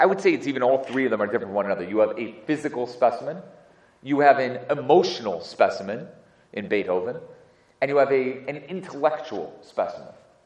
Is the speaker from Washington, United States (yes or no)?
no; Chicago, Illinois, United States; And maybe that's because I'm from Chicago. It's very likely that I'm from Chicago